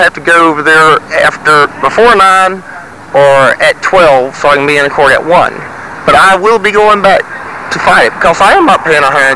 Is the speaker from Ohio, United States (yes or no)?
no; Live Oak, Florida, United States; also born or lived in New Jersey / Portland / Sacramento; now in Berkeley, United States; I'm from Live Oak, Florida.